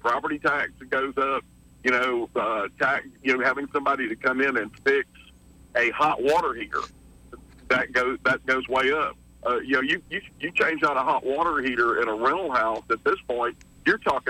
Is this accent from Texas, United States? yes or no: no; Montgomery, Alabama, United States; I grew up in the Montgomery public school system. I went to Flowers, Goodwin, and Jeff Davis.